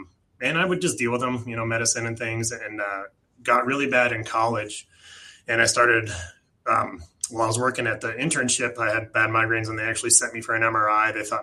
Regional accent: Littleton, Colorado, United States; also born or lived in Virginia; So I was born in Virginia, but I moved when I was two. So I don't remember a whole lot about it. I lived in Littleton and then Centennial. Well, it used to be Aurora.

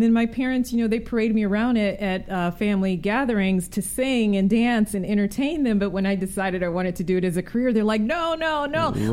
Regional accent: Flint, Michigan, United States; I grew up in Michigan. And, you know, it's interesting. I was born in a city called Flint, Michigan, which does not have clean water right now.

